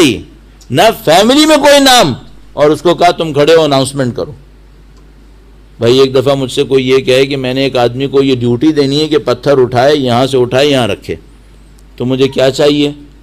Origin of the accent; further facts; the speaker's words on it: Pakistan; ہمارا تعلق پاکستان سے ہے